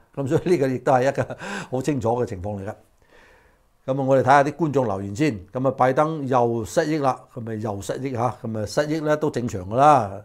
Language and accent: Cantonese; United States; 咁你話我哋美國人咧，承唔承受得住，慘唔慘啊？